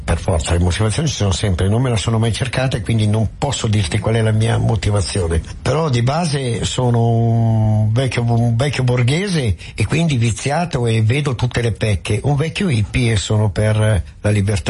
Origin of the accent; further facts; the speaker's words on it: Milan, Lombardy, Italy; Milanese, cittadino come tanti. Ho superato i capelli bianchi, quindi ho superato la cinquantina